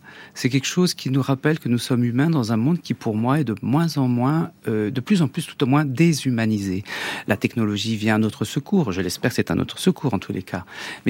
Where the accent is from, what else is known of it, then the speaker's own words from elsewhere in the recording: Nantes, Pays de la Loire, France; born there; Je suis né à Nantes, franchement, on parlait pas de mode à la maison.